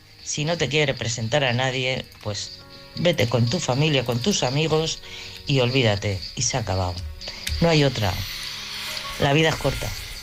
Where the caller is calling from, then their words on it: Madrid, Community of Madrid, Spain; de Madrid.